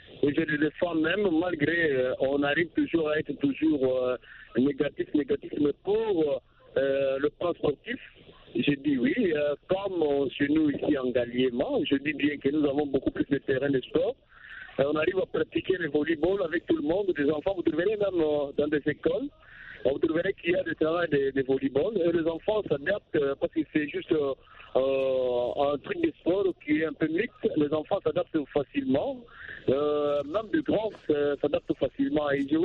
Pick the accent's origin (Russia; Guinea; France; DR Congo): DR Congo; chez nous en RDC